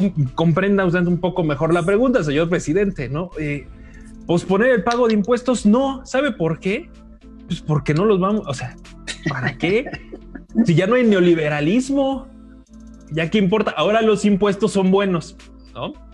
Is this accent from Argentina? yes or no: no; Mexico; Y eso debería darnos muchísimo gusto como mexicanos.